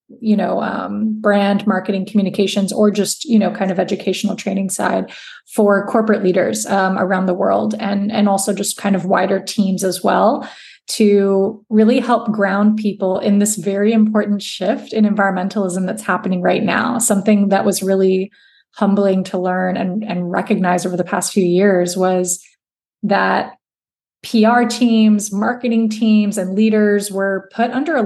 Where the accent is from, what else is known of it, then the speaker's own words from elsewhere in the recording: Texas, United States; I use she, her pronouns. I am a Latina. I am a Texan.